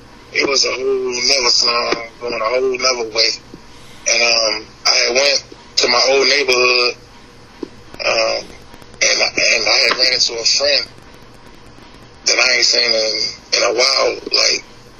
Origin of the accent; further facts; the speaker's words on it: Baltimore, Maryland, United States; Like, man, I'm going to say this. I'm from Baltimore.